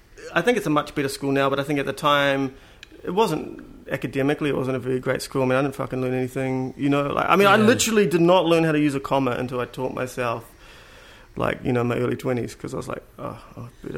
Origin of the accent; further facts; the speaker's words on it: Grey Lynn, Auckland, New Zealand; I talk about it a lot, but I grew up in Grey Lynn.